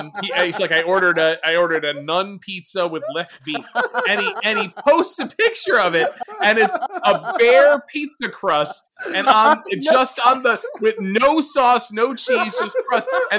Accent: New Haven, Connecticut, United States; I'm from the New Haven area

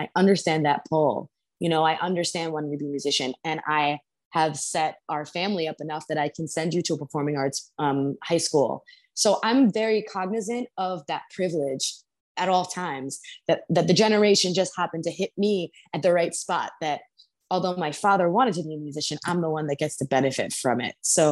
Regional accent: New York, United States; And we would go see Broadway shows because I grew up in New York.

